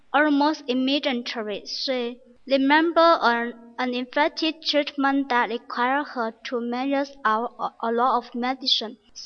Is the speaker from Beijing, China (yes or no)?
no; Chengxi, Guangxi, China; Hello, I am from Chengxi, a small city in Guangxi.